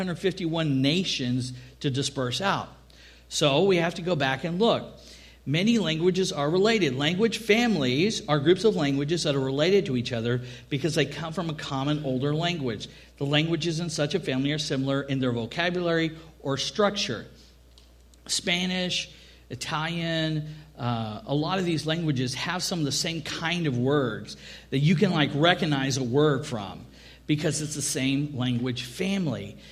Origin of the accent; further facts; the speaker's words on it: Scotland, United Kingdom; I love Scotland. I am Scottish.